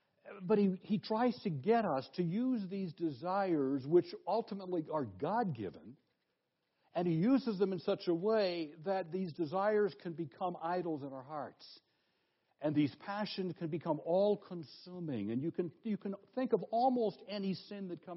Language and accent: English; Canada; as a Canadian, I have my serious questions about all of that.